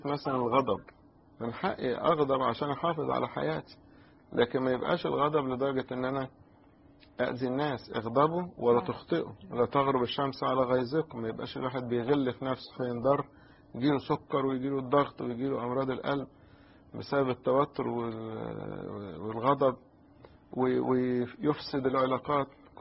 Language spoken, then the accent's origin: Arabic; Egypt; احنا عندنا في مصر يعني يعتبر هيلثي فود ده هلس